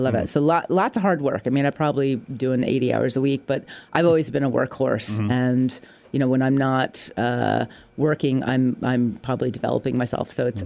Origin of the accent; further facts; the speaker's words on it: Ireland; now in United States; Although you came from North Adams, I came from Ireland. So I think I came a little farther away.